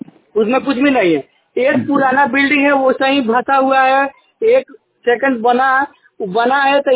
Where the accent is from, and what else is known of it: Bagahi, Bihar, India